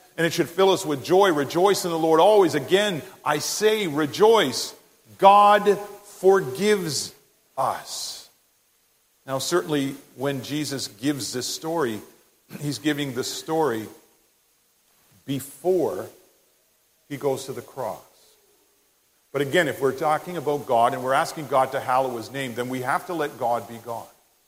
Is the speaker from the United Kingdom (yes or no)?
no; Canada; It's not being a Canadian saying, "Sorry." We do that all day.